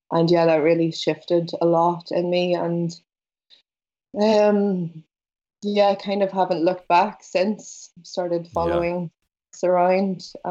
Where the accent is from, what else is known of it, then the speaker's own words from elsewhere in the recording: Belfast, Northern Ireland, United Kingdom; I grew up in Belfast. So I grew up in the north of Ireland.